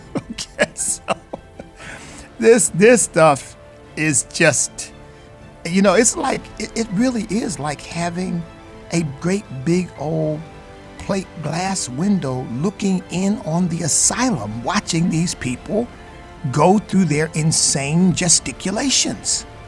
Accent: United States; Look, I'm an American of African ancestry.

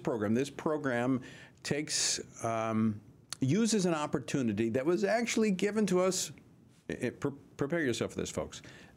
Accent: Ohio, United States; born there; We share that in common. I was born outside of Cincinnati.

